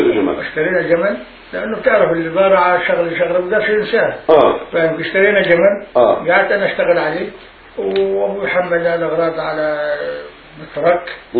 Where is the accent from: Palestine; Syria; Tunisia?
Palestine; Nablus, West Bank; now in Jordan; لما جينا من نابلس على الأردن